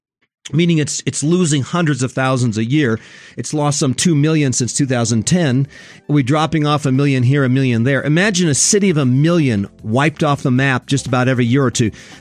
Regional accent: Japan; I didn't waste those years while I was raised in Japan.

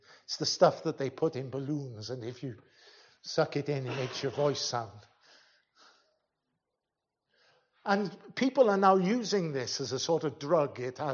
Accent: Tongwynlais, Wales, United Kingdom; I was brought up in Tongwynlais.

